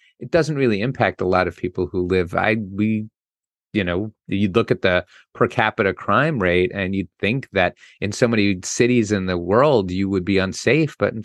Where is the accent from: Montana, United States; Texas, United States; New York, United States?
New York, United States; So growing up in New York for me was fantastic.